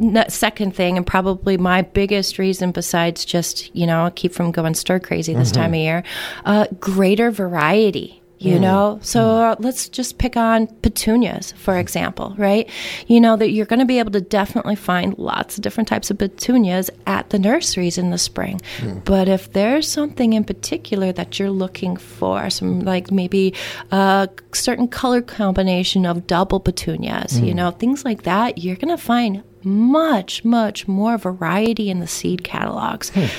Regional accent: Florida, United States; I grew up in North Central Florida, and while we did have changes in seasons

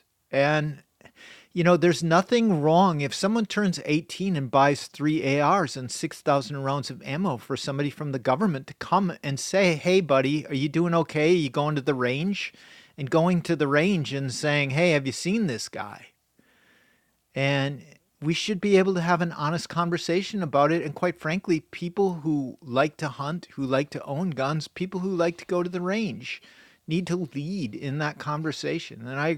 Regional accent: Minnesota, United States; I mean, I grew up just outside of Minneapolis, St. Paul.

